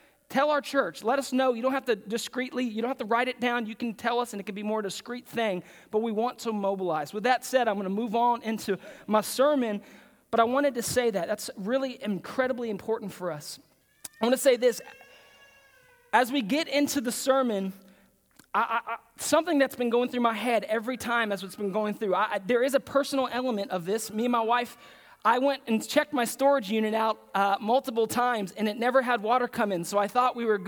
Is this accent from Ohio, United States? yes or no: no; Pearland, Texas, United States; I grew up in Pearland, and all my friends, my best friends growing up, live in Alvin, Pearland, somewhere around Friendswood, the Dickinson area